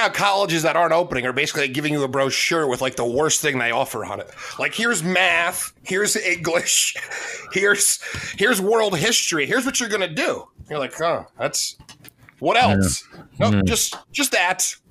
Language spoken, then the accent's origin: English; Tennessee, United States; I don't want to be a hater on my home state.